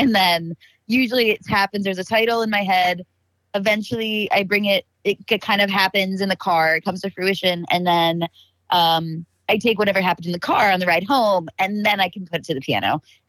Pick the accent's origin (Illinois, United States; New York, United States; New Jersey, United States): New Jersey, United States; We flew to Texas, and then we're from Jersey, but you know, we had to go all the way to the bottom of Jersey, like 3.5 hours away the next weekend for another festival.